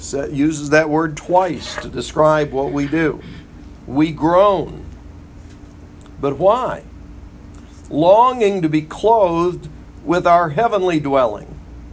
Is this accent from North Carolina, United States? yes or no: yes; Montreat, North Carolina, United States; one of my friends growing up in Montreat, North Carolina.